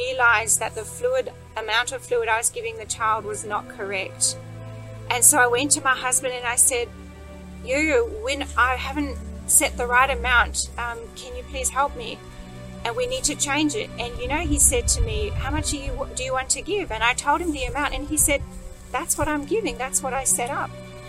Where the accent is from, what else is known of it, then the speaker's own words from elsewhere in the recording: Australia; now in Mozambique; I'm from Australia and I'm here with my husband and three children.